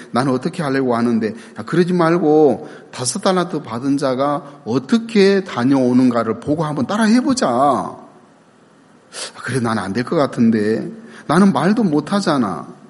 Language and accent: Korean; Jeolla, South Korea; 제가 고향이 전라도인데